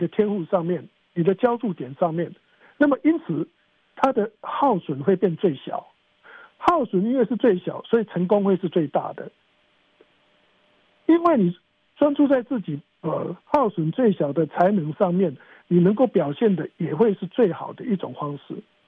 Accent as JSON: {"language": "Chinese", "country": "China", "said": "我们中国人常常讲说熟能生巧"}